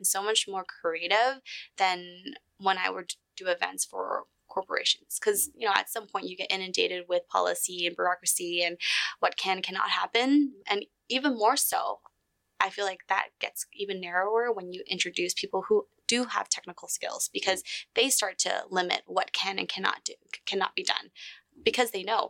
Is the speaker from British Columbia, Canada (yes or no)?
yes; Vancouver, British Columbia, Canada; English is a second language; also born or lived in Vietnam; had it not been for me growing up in Vancouver